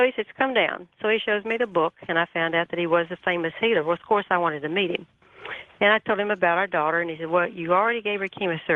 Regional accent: Houston, Texas, United States; born or raised there

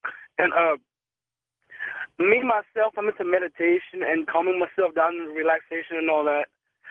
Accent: Lafayette, Louisiana, United States; I am from Lafayette, Louisiana.

